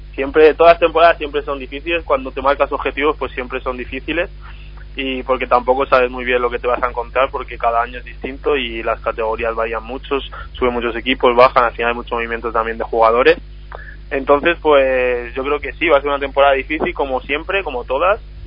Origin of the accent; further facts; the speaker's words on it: Linares, Castile and León, Spain; yo también soy de un pueblo cerquita de Guijuelo, soy de Linares